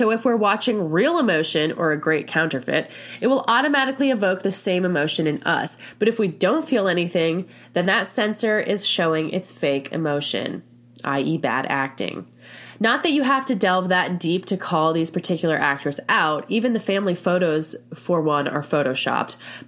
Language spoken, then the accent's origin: English; Denver, Colorado, United States; I live in Colorado, grew up right by DIA.